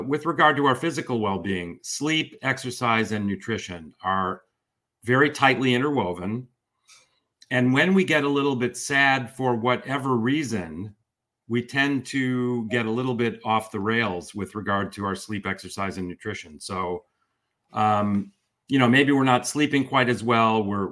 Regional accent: Chicago, Illinois, United States; moved away; I grew up outside of Chicago.

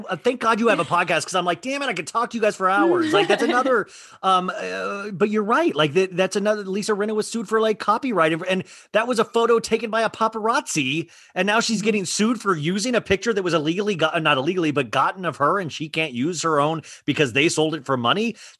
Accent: Kansas, United States; I grew up in Kansas, middle class.

